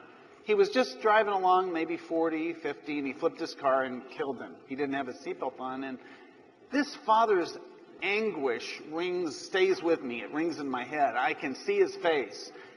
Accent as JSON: {"language": "English", "region": "Missouri", "country": "United States", "said": "We're both from Missouri."}